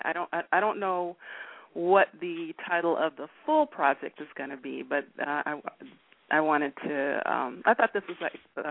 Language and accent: English; Inglewood, California, United States; Yes. I was raised in California, in Los Angeles, Inglewood, to be exact. And I came from a musical family.